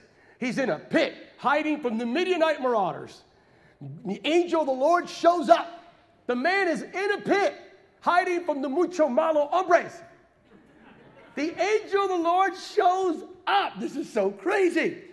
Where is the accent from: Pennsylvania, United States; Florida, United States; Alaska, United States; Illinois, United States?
Pennsylvania, United States; I grew up in Pennsylvania.